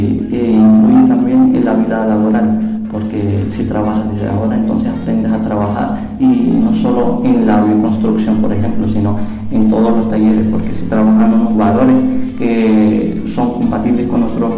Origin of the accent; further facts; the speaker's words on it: Morocco; moved away; soy de Marruecos y tengo 22 años.